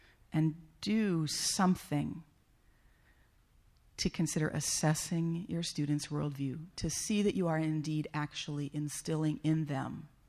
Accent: Minnesota, United States; I'm from Minnesota, you can tell by the way I talk funny.

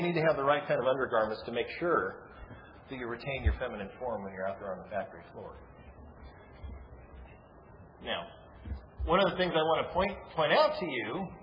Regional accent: Pacific Northwest, United States; I'm from the Pacific Northwest, and I always gravitate to sources from.

